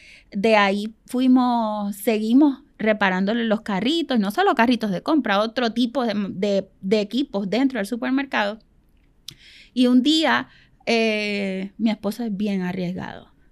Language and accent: Spanish; Venezuela; Nosotros somos venezolanos. Y en Venezuela, en estos países latinoamericanos, siempre te obligan a que tú tienes que reparar todo.